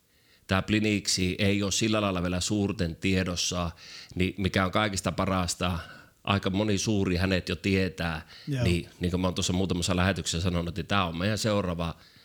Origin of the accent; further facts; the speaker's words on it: Kemi, Lapland, Finland; kun mä ite aikanaan muutin Kemistä, missä mä oon niinku syntynyt, ja mut hauataan kemiläisenä